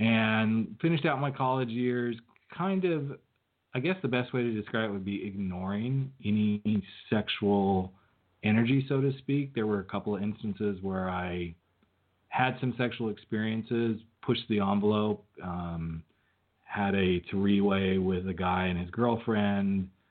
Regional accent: California, United States; also born or lived in Colorado / Southwest; So I kind of grew up all over the country. I was born in Colorado, spent a good portion of my life in Northern California. And then we moved to the Southwest area.

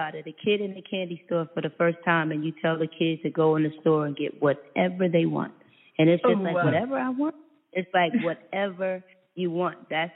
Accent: Edison, New Jersey, United States; I'm from Edison.

